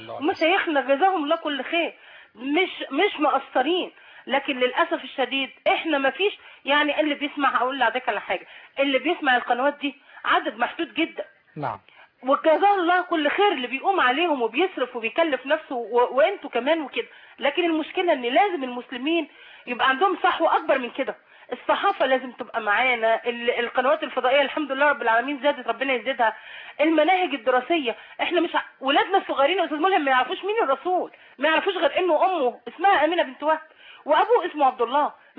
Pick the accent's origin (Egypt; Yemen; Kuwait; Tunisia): Egypt